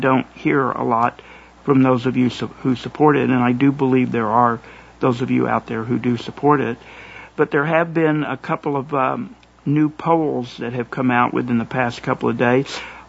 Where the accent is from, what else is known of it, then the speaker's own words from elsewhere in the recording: Tulsa, Oklahoma, United States; Oklahoman, and as everybody knows, both the caller Marshall and I are Okies. I'm from Tulsa